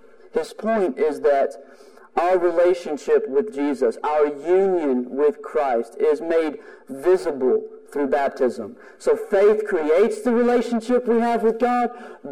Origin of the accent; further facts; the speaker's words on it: Texas, United States; Yes, I'm from East Texas. That's a weird culture.